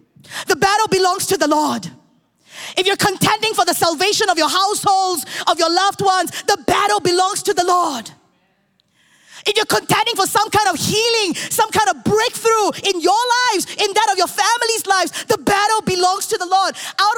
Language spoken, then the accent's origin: English; Singapore; I'm born and bred in Singapore, never saw tribes before.